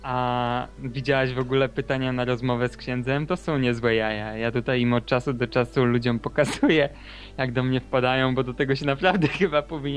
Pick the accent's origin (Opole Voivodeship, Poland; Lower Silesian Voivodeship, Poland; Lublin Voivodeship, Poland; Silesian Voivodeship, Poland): Lublin Voivodeship, Poland; Ja jestem oryginalnie z Podlublina, z takiej wsi Marysi.